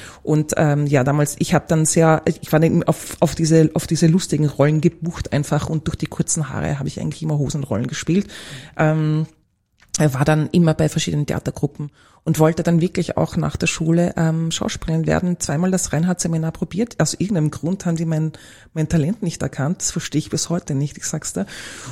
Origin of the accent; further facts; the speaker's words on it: Vienna, Austria; ist ein tschechischer Name. Ich bin eine typische Wienerin